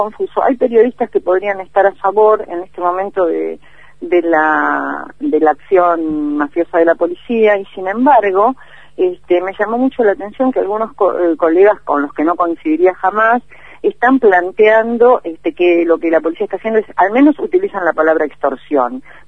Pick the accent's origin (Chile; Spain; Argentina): Argentina; los que estamos tremendamente inseguros somos el pueblo argentino en su conjunto